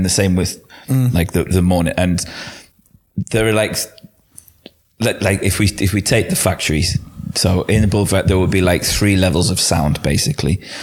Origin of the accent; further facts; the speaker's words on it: England, United Kingdom; But also, we're English, and you're polite.